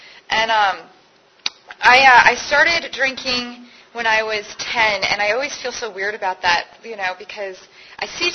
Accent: Connecticut, United States; and I'm from Connecticut. That's where I grew up, and my dad is from Canada.

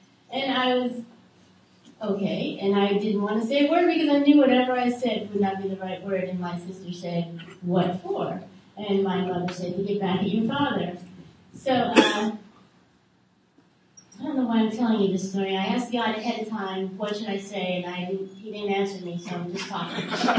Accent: New Jersey, United States; born there; Okay, I was born in New Jersey at a very young age.

